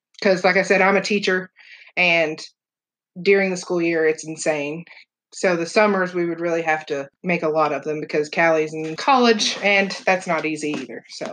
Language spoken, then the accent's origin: English; Tri-Cities, Tennessee, United States; Actually, we're both from Tennessee. I'm from the Tri-Cities, but I moved to Knoxville to take a teaching job